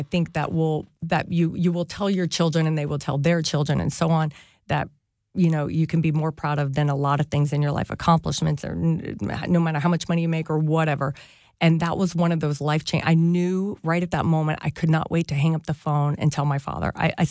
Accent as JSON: {"language": "English", "region": "the South", "country": "United States", "tie": "born or raised there", "said": "And I grew up around NASCAR, because like I said, I grew up in the South."}